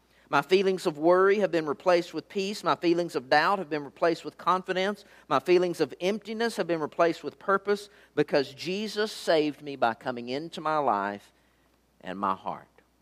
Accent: Alvarado, Texas, United States; I grew up in Alvareda, Texas. It's about 25 miles south of Fort Worth, the intersection of I-35 and Highway 67 in Johnson County.

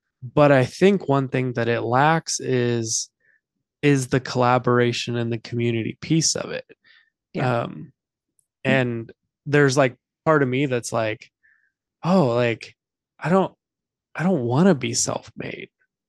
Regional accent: United States; I'm American, so I know it's an American culture.

